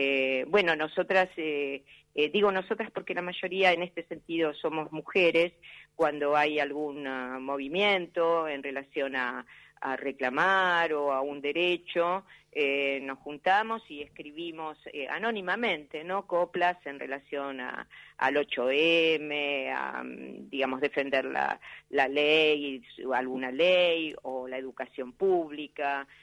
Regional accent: Buenos Aires, Argentina; Bueno, nosotros somos bien porteños.

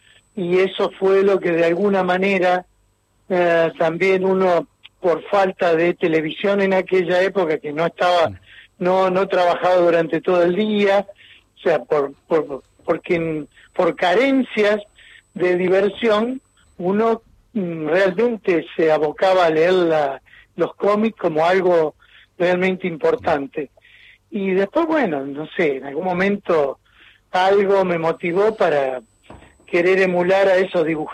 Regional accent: Córdoba, Argentina; now in Rosario, Argentina; yo soy hijo adoptado de Rosario. Mi niñez fue en la provincia de Córdoba, y en un pueblo muy chico donde no había prácticamente referencia de todo lo que relacionado con la historieta.

